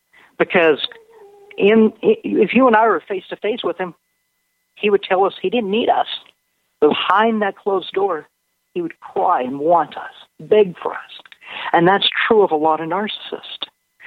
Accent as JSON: {"language": "English", "country": "United States", "tie": "born or raised there", "lives_now": "Canada", "said": "I'm an American and a Canadian. And, you know, I was born in the States and raised in the U.S."}